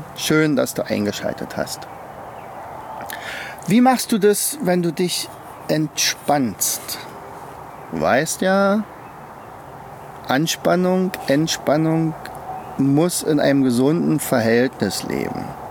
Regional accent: East Germany, Germany; also ich komme ja aus der DDR und Wir hatten ja den Wehrdienst

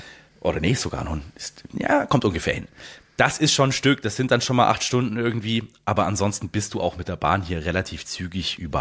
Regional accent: Ludwigsburg, Baden-Württemberg, Germany; now in Wolfsburg, Germany; ich bin in Baden-Württemberg geboren, in Ludwigsburg und bin dann, da bin ich eigentlich auch geblieben, ganze Zeit lang. Ich hatte mal kurz einen Abstecher nach Reutlingen, aber alles immer Baden-Württemberg, bis es mich eben vor 2 Jahren mittlerweile nach Wolfsburg verschlagen hat.

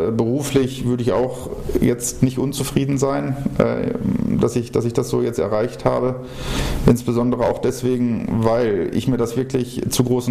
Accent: Hanover, Lower Saxony, Germany; now in Rhineland, Germany; als ich aus Hannover, also aus Norddeutschland eher dann hier hingekommen bin. Hatte man so als Norddeutscher im Rheinland irgendwie immer so nur die Bilder von Karneval

